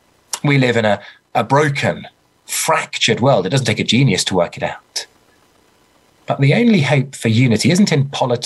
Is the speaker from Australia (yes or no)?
no; United Kingdom; There's very little I can do about being a white British male.